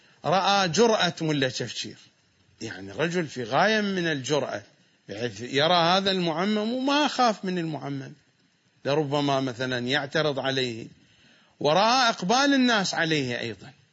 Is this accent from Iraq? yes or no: yes; Iraq; هناك عندنا في العراق ألفاظ كثيرة في اللهجة الدارجة ليس لها أصل عربي